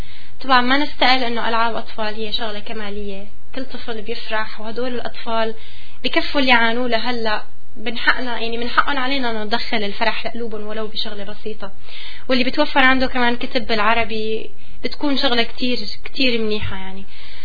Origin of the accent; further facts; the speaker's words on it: Syria; now in Canada; أنه الحكومة الكندية مقصرة معنا نحن كسوريين